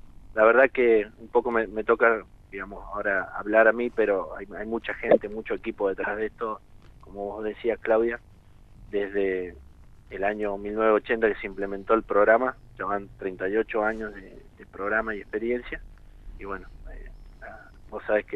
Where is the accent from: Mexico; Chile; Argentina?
Argentina; Mendoza; Yo soy oriundo de Mendoza